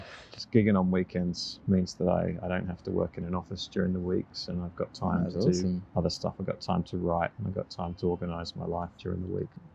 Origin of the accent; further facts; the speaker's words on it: Australia; I'm from Australia, and in Australia, at least when I was growing up, tribute bands weren't really much of a thing.